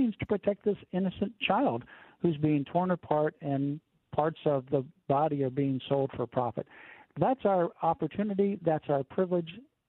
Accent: Florida, United States; You know, I remember growing up in Florida, I saw the space shuttle go up all the time

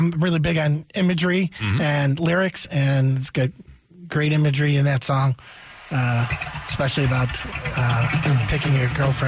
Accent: Chicago, Illinois, United States; now in Sacramento, United States; I moved here from Chicago, originally born and raised in Chicago. You could probably tell my accent

